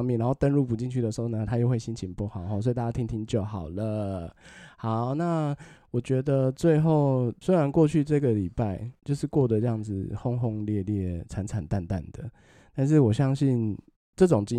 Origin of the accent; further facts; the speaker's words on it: Sandimen, Pingtung County, Taiwan; 那不然去屏东的三地美也可以啦，吼。